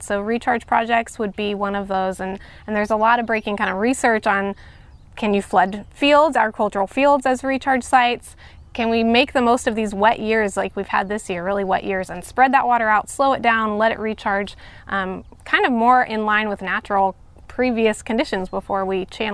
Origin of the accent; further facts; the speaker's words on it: California, United States; Christina, I grew up here, born and raised in Butte County, went away for school